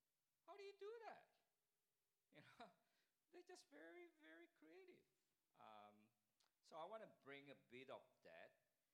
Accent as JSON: {"language": "English", "country": "Australia", "said": "One place we went to, they look at each of us, you know, we're from Australia."}